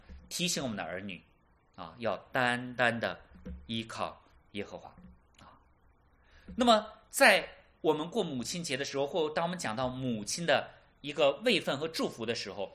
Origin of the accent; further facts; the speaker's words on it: China; 但是我是从大陆来的，我知道大陆的姊妹女性啊，这方面真的需要